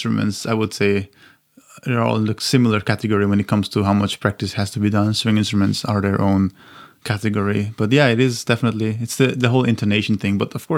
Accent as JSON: {"language": "English", "country": "Austria", "tie": "born or raised there", "second_language": "English", "said": "He came to my hometown in Austria to play."}